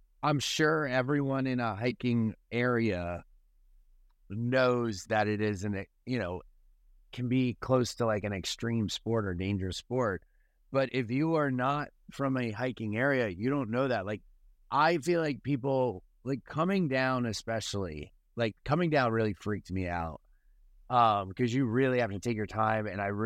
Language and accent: English; Delaware, United States; now in Charleston, United States; hike meant nature walk because I'm from Delaware, which is a flat state. You know, the highest elevation in Delaware is like, I think 15 feet. We live in the low country in Charleston.